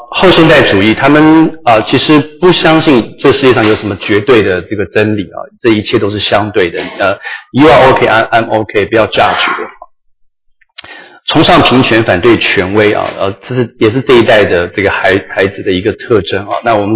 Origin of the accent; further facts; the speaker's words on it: Taiwan; 我们台湾话是阿萨里